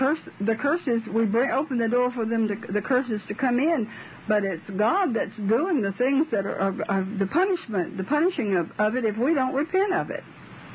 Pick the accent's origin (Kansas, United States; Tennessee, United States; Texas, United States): Tennessee, United States; I'm from Tennessee. I'm only barefooted.